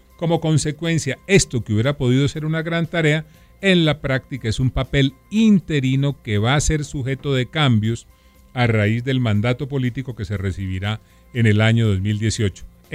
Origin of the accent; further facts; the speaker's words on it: Colombia; como colombiano